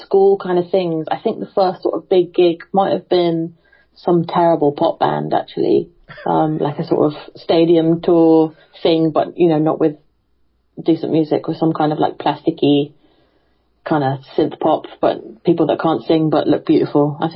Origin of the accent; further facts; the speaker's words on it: Yorkshire and the Humber, United Kingdom; No, I grew up in Yorkshire, which is in the north of England.